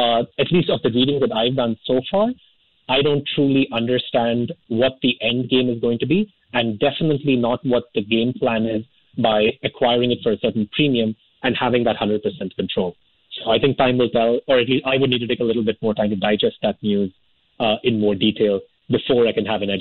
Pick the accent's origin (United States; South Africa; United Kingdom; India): India; being Indian myself